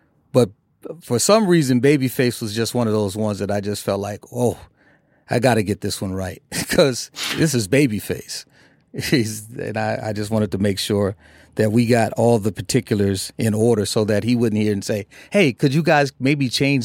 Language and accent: English; Minneapolis, Minnesota, United States; Because we grew up in Minneapolis, and we probably did have some overlapping musical tastes.